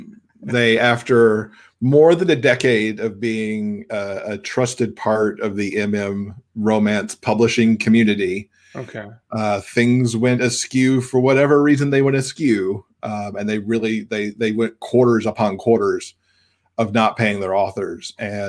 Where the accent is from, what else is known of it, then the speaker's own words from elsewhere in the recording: Michigan, United States; I grew up in Michigan, so hockey very much in my blood too